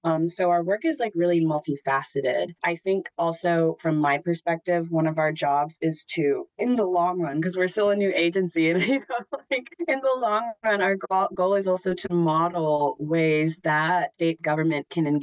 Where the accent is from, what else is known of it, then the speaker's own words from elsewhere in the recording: Maine, United States; I grew up in Maine, but not until I was in this role, because I've always primarily lived rurally.